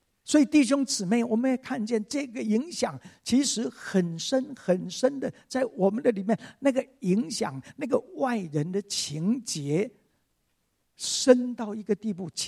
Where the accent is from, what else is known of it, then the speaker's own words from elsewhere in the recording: northern Taiwan, Taiwan; 那我生在台湾的一个非常乡下的乡下